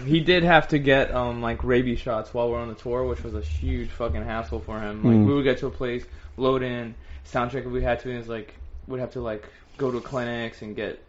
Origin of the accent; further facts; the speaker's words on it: Miami, Florida, United States; Like, I mean, we're from Miami, we don't give a fuck.